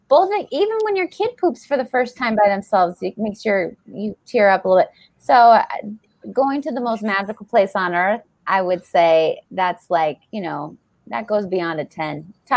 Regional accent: Denver, Colorado, United States; I grew up in Denver, Colorado, so we were very, very far away from either park.

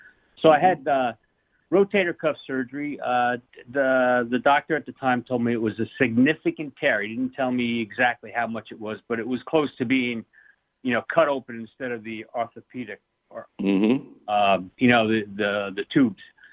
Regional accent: Ramsey, New Jersey, United States; moved away; I grew up in Ramsey, New Jersey, went to Ramsey High School.

